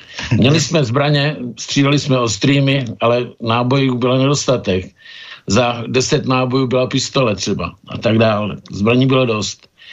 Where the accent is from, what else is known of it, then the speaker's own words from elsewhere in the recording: Teplice, Ústí nad Labem Region, Czechia; Takže takto jsem vyrůstal v Teplicích, kde moji rodiče působili jako učitelé.